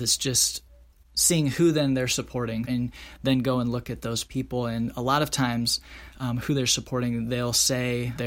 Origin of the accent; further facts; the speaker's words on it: Midwest, United States; growing up in the Midwest and kind of a religious area, it was something that you just accepted and believed.